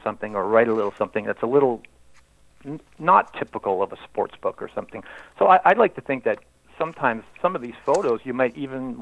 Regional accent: Montreal, Quebec, Canada; I'm from Montreal. My dad grew up on the avenues in Verdun, and his brothers grew up with Scotty Bowman.

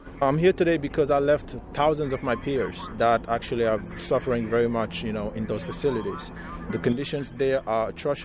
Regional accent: Senegal; I'm from Senegal and my family, my father's family actually, is very powerful, and they are fighting against the government.

